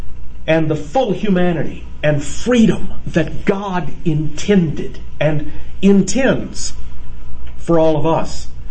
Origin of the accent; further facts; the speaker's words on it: the South, United States; When I was a boy growing up in the South, we sang a little song.